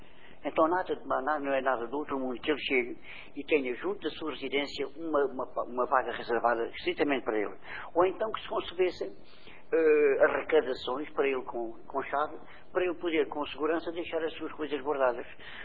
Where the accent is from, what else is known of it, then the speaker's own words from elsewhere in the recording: Estremoz, Évora, Portugal; porque eu sou de Estremoz, andei a estudar no colégio